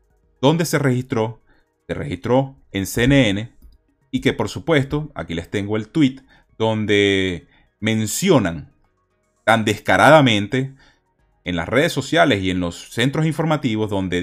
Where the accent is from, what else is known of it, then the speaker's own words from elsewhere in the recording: Venezuela; nosotros como países latinoamericanos y en especial Venezuela